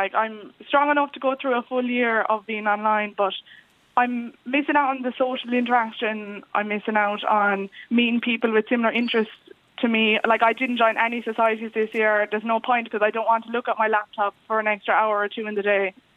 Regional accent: Limerick, Munster, Ireland; I'm from Limerick

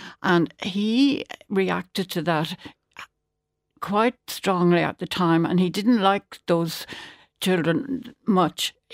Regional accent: Dublin, Leinster, Ireland; yes, I'm from Dublin, born and bred.

